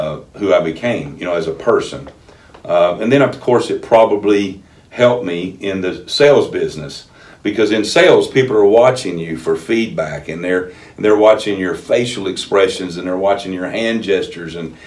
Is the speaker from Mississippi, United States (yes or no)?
no; Louisiana, United States; born there; now in Texas, United States; Well, I was born in Louisiana. So Louisiana has a French-Canadian background.